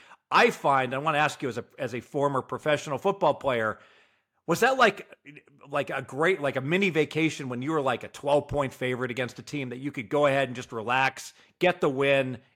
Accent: Dayton, Ohio, United States; Yeah, so the Cincinnati Bengals, my Cincinnati Bengals, because I'm from Dayton.

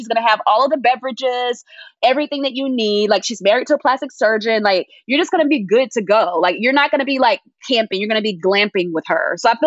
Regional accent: Georgia, United States; I grew up in Georgia, so I just get her sense of humor

